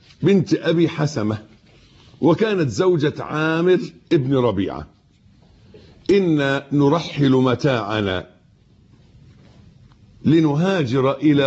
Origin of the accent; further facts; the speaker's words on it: Egypt; اللي إحنا بنقول عليه أبيض في عرفنا في مصري كمصريين